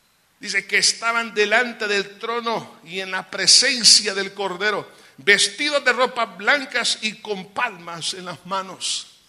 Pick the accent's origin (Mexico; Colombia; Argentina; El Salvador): El Salvador; Pensamos que porque somos salvadoreños no se puede, porque somos el pulgarcito de América